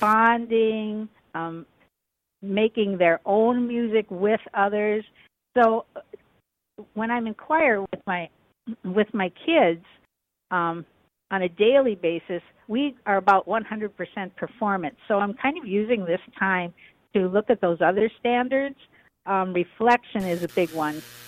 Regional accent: Hawley, Minnesota, United States; Well, I grew up in Hawley, Minnesota, which is by Moorhead.

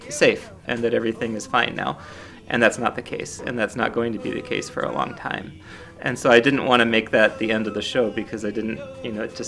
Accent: Oklahoma, United States; I grew up outside of the Cherokee Nation in Oklahoma

